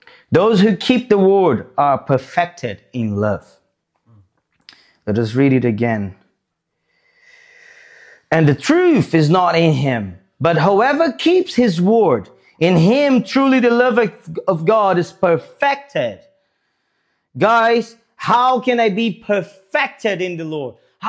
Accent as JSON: {"language": "English", "country": "Brazil", "second_language": "English", "lives_now": "London, United Kingdom", "said": "yeah, oh, yeah, yeah, I'm from Brazil. Yes. Obedience. I didn't know what I need to do here in London."}